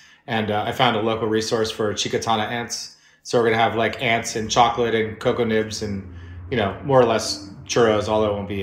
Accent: Los Angeles, California, United States; Yeah, I think growing up in L.A., my parents honeymooned in Rosarito, Mexico

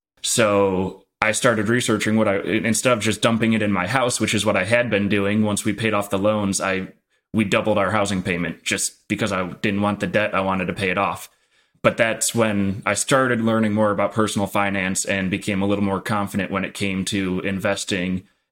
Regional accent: Midwest, United States; It's values that I grew up in the Midwest have very what I would consider the stereotypical Midwest parents, where they live simple lives and they value what they value.

